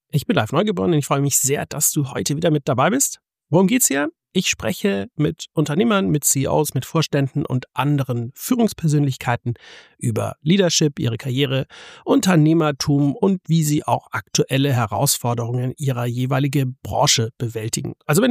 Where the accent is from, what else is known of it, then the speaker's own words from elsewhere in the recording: Stuttgart, Baden-Württemberg, Germany; born there; ich gebürtiger Stuttgarter bin